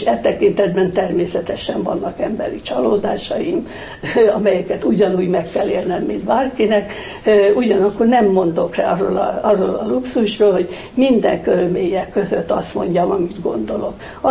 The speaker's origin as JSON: {"language": "Hungarian", "country": "Hungary", "said": "nekem nagyon fontos, hogy magyar vagyok. Én azt gondolom, hogy nem véletlen születtünk ide."}